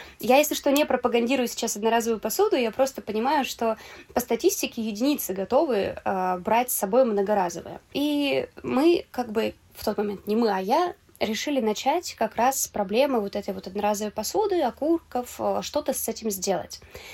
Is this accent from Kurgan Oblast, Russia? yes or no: yes; Kurgan, Kurgan Oblast, Russia; Я из Кургана. Это под Екатеринбургом, за Уралье, вот самое.